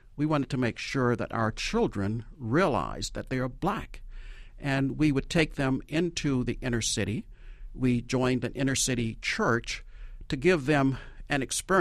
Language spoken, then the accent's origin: English; Apopka, Florida, United States; Yes, small town, 2,000 people at the time.